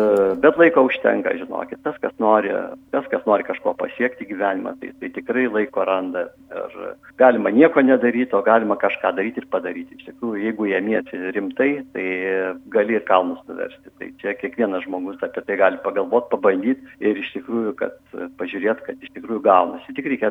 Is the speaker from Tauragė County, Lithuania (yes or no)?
no; Kaunas, Kaunas County, Lithuania; now in Alytus, Lithuania; aš esu kaunietis, gimęs ir augęs Kaune ir baigęs medicinos akademiją. Pagal paskyrimą pradėjau dirbti Alytuje 81 metais ir aš jau, kaip galima sakyti, grynas alitiškis, jau 37 metai kaip aš Alytuje